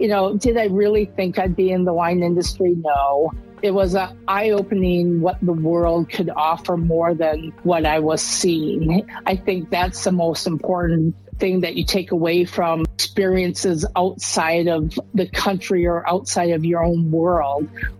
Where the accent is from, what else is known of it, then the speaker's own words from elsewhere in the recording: Wisconsin, United States; And I grew up in Norman Rockwell situation, and that's my memory.